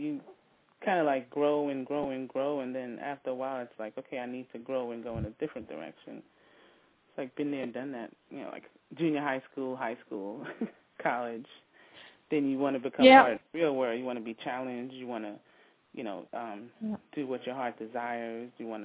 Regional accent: New York, United States; moved away; Being a New Yorker, well, being a writer as well, I moved from New York, you know, further south to kind of concentrate on my writing and other things.

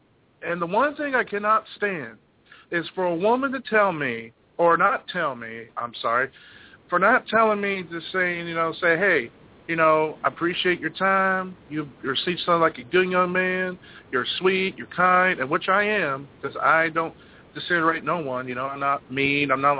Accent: Houston, Texas, United States; I'm from Houston as well.

